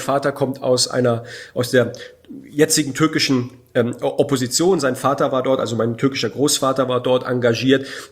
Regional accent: Baden-Württemberg, Germany; ich komme aus Baden-Württemberg

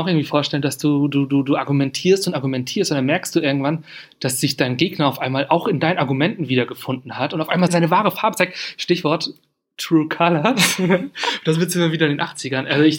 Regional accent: Schleswig-Holstein, Germany; now in Berlin, Germany; Ich komme aus Schleswig-Holstein, ich wohne in Berlin.

